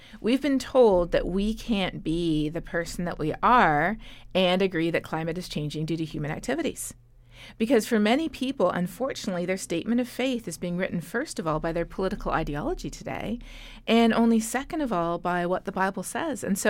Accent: Canada; moved away as an adult; now in United States; Well, as a Canadian moving to the U.S., I sort of vaguely knew there were people out there who didn't think the climate was changing

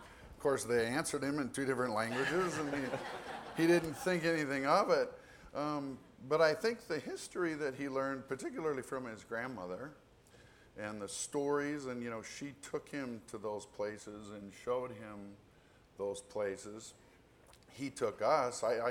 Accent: Hot Springs, South Dakota, United States; also born or lived in Rapid City; I was born here in Rapid City, only lived here until I was about three or three and a half. My dad worked for Black Hills and got transferred when I was about three to Hot Springs.

